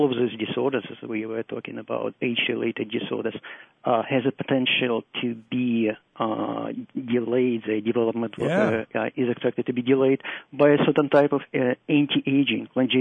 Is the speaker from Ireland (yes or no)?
no; Russia; also born or lived in Netherlands; now in Canada; Originally from what used to be a Soviet Union, now called Russia.